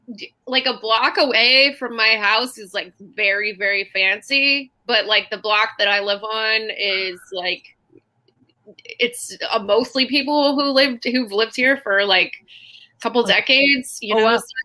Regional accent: Los Angeles, California, United States; also born or lived in Bay Area; now in New York, United States; I'm from California. So I grew up in LA, and then I moved to the Bay Area when I was a teenager, and then moved out to New York like 4 years ago.

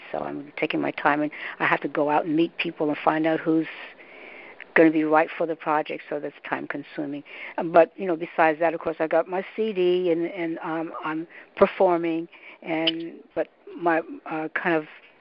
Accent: Northern United States, United States; Well, I was raised in the North, and we didn't get black history or Negro history, so I didn't know about it.

